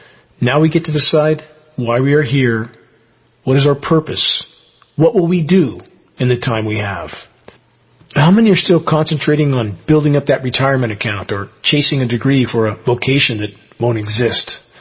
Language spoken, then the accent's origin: English; California, United States; I grew up in the San Gabriel Mountains. I know what snow is like